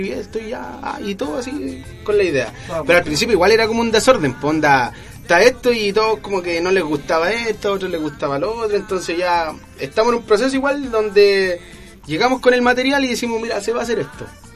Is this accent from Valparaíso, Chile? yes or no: no; Maipú, Santiago Metropolitan Region, Chile; No, de Maipú. Yo por lo menos personalmente … maipucina totalmente.